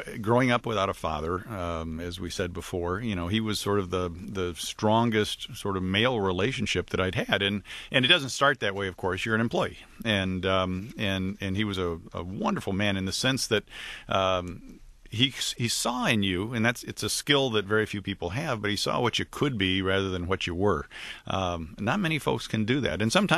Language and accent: English; Detroit, Michigan, United States; I grew up in Detroit, 6 Mile and Woodward area, and my dad left when I was about a year old.